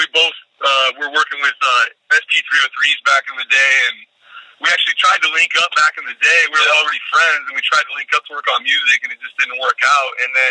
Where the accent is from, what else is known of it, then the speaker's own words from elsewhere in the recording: Gresham, Oregon, United States; I'm from Gresham, Oregon, one city east of Portland.